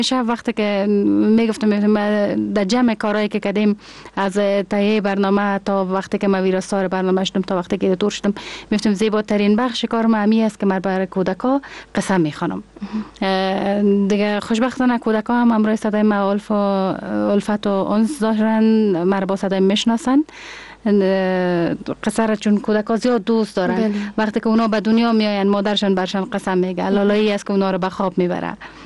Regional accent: Kabul, Afghanistan; moved away as an adult; also born or lived in Peshawar; کودکی ما در شهر کابل سپری شده، در شهر تولد شدیم، در شهر بزرگ شدیم. مکتب ابتدایی را در شهر کابل خواندم و از لیسه مریم خیرخانه فارغ شدم. بعدش هم رای دانشگاه کابل شدم

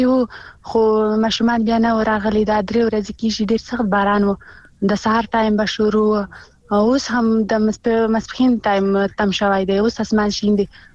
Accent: Khyber Pakhtunkhwa, Pakistan; چې زه خو د جنوبي وزیرستان نه یم

